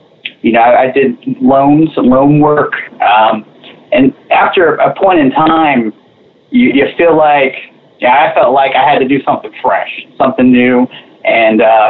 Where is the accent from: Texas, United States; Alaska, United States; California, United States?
Texas, United States; Seabrook; Yeah, Randy, I grew up in the Seabrook area, right outside of Houston, you know, right on the water, you know, a lot of fishing.